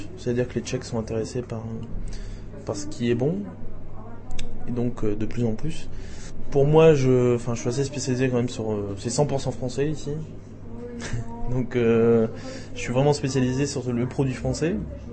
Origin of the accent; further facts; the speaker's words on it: France; now in Prague, Czech Republic; Je pense que le contact passe bien quand on est étranger, qu'on est français, qu'on vend un produit français, c'est très sympa.